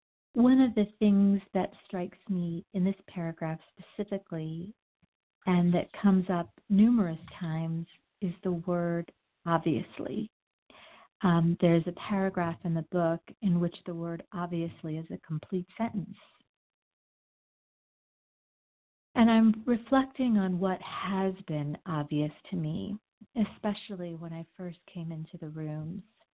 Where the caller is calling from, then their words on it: Denver, Colorado, United States; I'm calling from Denver.